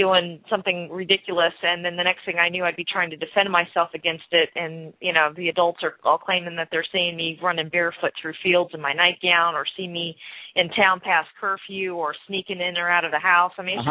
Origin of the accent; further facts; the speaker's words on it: Arkansas, United States; But the most memorable UFO sightings were definitely from growing up in Arkansas.